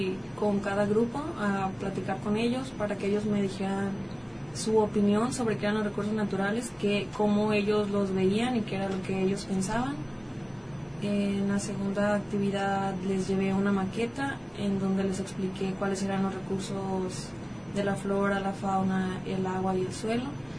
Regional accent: Atenguillo, Jalisco, Mexico; soy del municipio de Atenguillo, de la localidad de Los Volcanes.

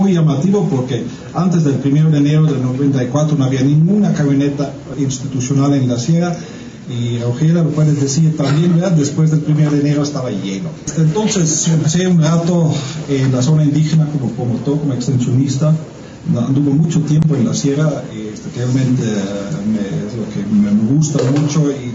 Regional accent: the east, Netherlands; Spanish is a second language; moved away as an adult; now in Mexico; soy holandés, de origen del este, donde somos puros campesinos. Y llegué en el 93, donde iba a estar nomás un año aquí en México.

